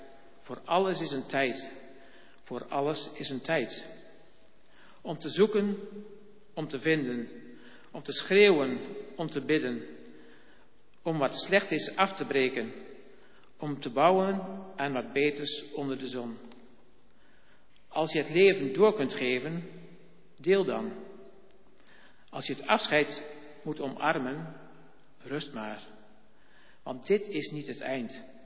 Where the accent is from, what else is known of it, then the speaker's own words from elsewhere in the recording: Veessen, Gelderland, Netherlands; Ik kom uit de buurt van het Vorchte Veessen